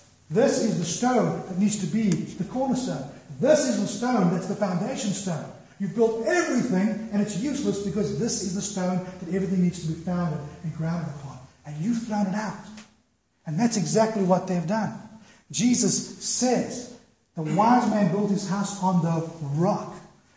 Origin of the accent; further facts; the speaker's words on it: Roodepoort, Gauteng, South Africa; from Florida Hills in Rudderburg in South Africa. That's where I'm from.